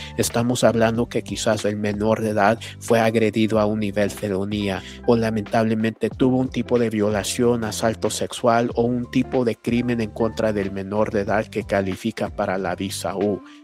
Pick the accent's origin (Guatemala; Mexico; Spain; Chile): Mexico; Oaxaca; born there; moved away; somos abogados, muchos de nosotros, inmigrantes. Yo personalmente nací en México, Oaxaca, vine aquí con menor de edad.